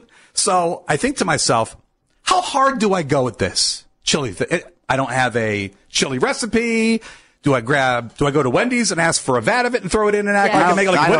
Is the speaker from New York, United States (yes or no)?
no; Akron, Ohio, United States; Being born and raised in Akron, which is about 40 miles south of Cleveland, and just being through the Browns and every other team, I'm usually on the opposite end.